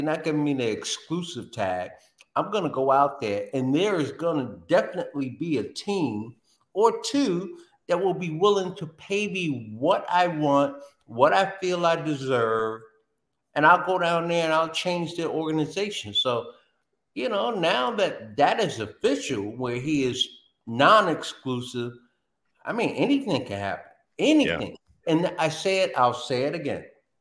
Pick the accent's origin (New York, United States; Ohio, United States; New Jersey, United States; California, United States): New Jersey, United States; I dislike the Jets, but I grew up in New Jersey, so I give them a little bit of slack.